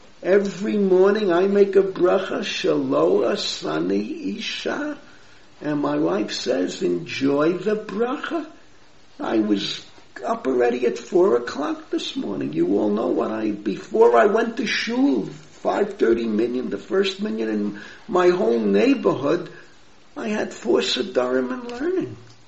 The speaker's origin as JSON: {"language": "English", "country": "United States", "tie": "born or raised there", "said": "We grew up in America, you grew up in England, you grew up in South Africa, grew up in Israel."}